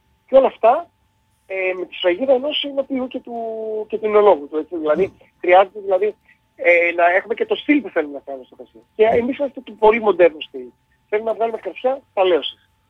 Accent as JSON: {"language": "Greek", "town": "Lixouri", "region": "Ionian Islands", "country": "Greece", "said": "γιατί βλέπει το Λιξούριο, φυσικά που είμαι από το Λιξούριο."}